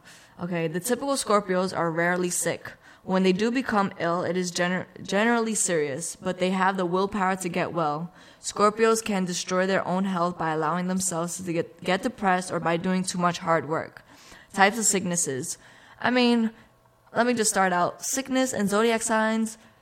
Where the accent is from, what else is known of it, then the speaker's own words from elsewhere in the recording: New York City, New York, United States; now in Amherst, United States; I'm usually from New York City, which is basically the city. Everybody knows New York City.